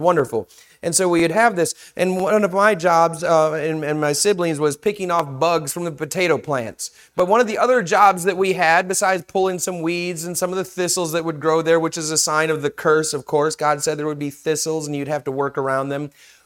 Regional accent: Michigan, United States; I grew up in Michigan. It's kind of a rivalry thing.

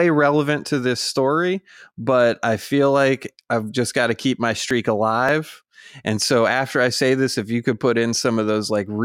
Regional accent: Virginia, United States; And the only reason I know how to say Botetourt is because I'm from Virginia.

